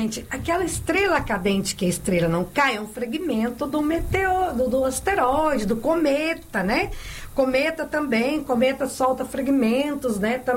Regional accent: Tiros, Minas Gerais, Brazil; como aconteceu lá na minha cidade, lá perto da minha cidade de Tiros

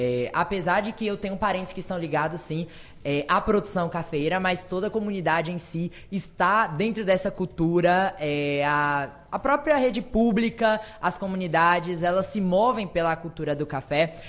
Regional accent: Barra do Choça, Bahia, Brazil; eu sou de Barra do Choça, a terra do café.

